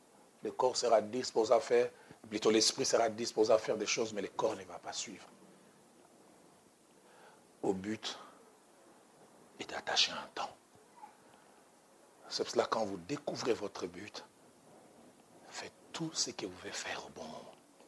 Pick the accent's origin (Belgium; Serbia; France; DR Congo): DR Congo; Kinshasa; je vois petit garçon quand j'ai grandi ça à Bandal, 69.